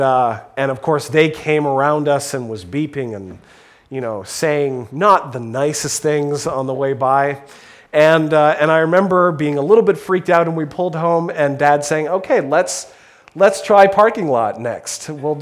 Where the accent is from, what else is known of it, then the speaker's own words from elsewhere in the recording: Ontario, Canada; now in Alberta, Canada; And I grew up in Ontario, so I don't know exactly how the graduated licensing thing works here in Alberta.